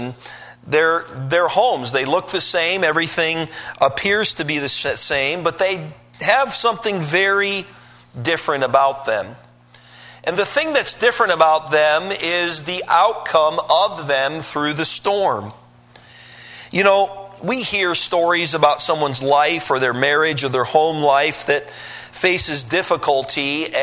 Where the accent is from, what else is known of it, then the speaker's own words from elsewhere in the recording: Detroit, Michigan, United States; I'm from Detroit originally. I'm not from the South.